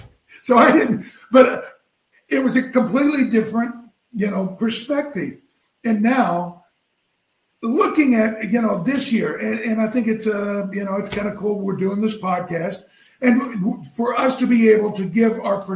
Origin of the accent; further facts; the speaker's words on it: Arkansas, United States; You know, growing up in Arkansas, having to play in the Southwest Conference, we had to play all those schools in Texas.